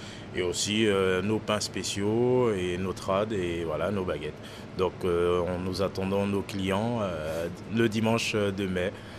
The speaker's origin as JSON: {"language": "French", "country": "Martinique", "said": "Ben, je suis de la Martinique."}